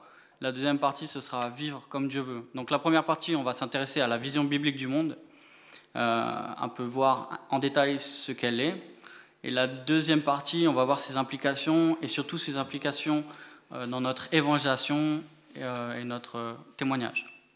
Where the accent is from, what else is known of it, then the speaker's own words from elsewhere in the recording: Bordeaux, Nouvelle-Aquitaine, France; J'ai grandi à Bordeaux, j'ai fait mes études là-bas et après j'ai fait aussi 2 ans d'études à Paris avant d'aller à Genève à l'Institut public.